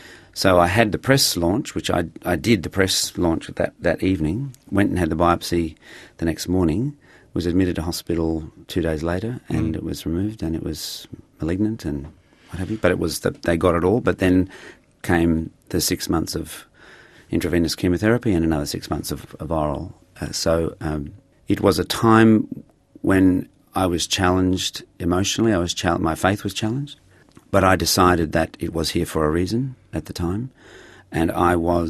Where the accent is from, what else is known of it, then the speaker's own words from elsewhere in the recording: Australia; are you enjoying this, being an Australian? I said, yeah